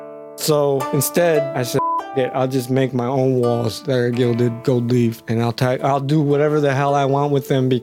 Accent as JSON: {"language": "English", "town": "Los Angeles", "region": "California", "country": "United States", "tie": "born or raised there", "said": "I was kind of confined in Boyle Heights and never really left the block. You know, and I grew up with kids that never even saw the ocean."}